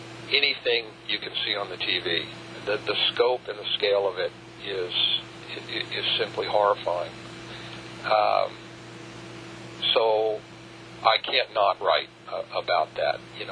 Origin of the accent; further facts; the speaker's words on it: Baton Rouge, Louisiana, United States; I'm originally from Baton Rouge, so I have friends and family up there, too.